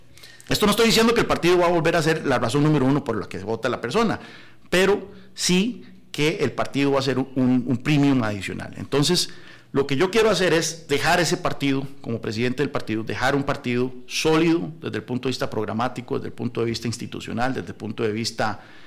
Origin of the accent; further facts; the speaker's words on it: San Carlos, Alajuela, Costa Rica; Yo soy de San Carlos y cada vez que uno va para San Carlos pasa por Zarcero y Naranjo